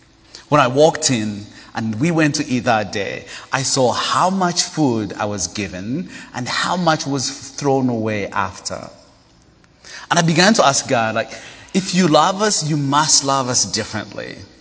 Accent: Uganda; English is a second language; I'm from Uganda. My dad is from Uganda. My dad is from Rwanda, and my mom is from Uganda, but born and raised in Uganda. Well, I speak 7 languages, and English is my 4th language.

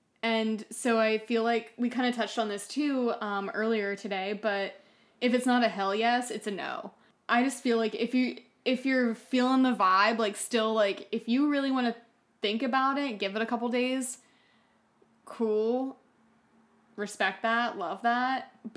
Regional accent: New York, United States; I'm from New York.

